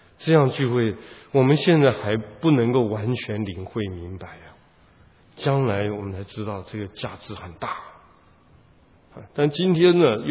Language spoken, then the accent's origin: Chinese; Taiwan; 我小时候在台湾生长，啊，我生长一直到大学毕业，台湾都是在克难艰苦的环境里面